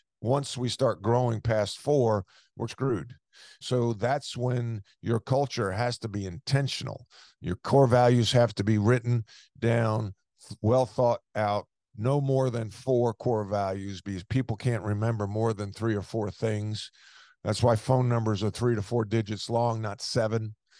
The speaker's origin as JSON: {"language": "English", "region": "New York", "country": "United States", "tie": "born or raised there", "said": "I was used to that growing up on Long Island playing. I played for Bob McKillop at Holy Trinity High School."}